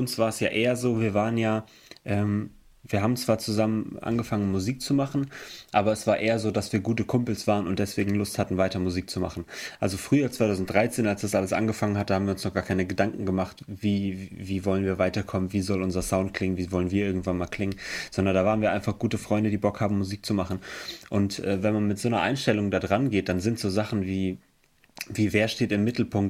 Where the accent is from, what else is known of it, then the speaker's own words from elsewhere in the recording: Emmelshausen, Rhineland-Palatinate, Germany; Wir kommen aus Emmelshausen, das ist im Hunsrück. Das ist etwa, Emmelshausen ist etwa eine halbe Stunde Autofahrt weg von Koblenz